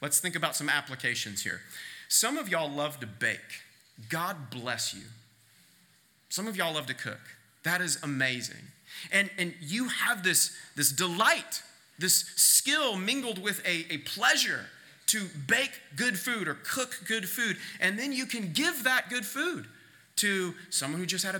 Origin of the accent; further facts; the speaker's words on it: Kansas, United States; So I grew up on Cottontail Court in southwest Kansas, a little cul-de-sac.